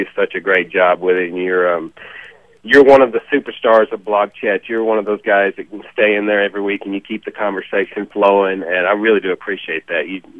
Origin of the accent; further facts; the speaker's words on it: Alabama, United States; I'm from Alabama, actually.